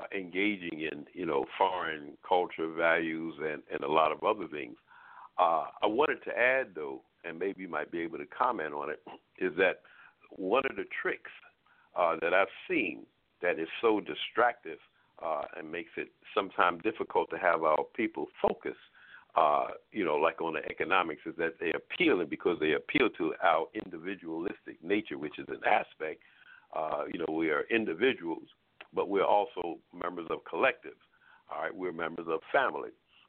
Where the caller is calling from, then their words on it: Baltimore, Maryland, United States; I'm calling from Baltimore, Maryland.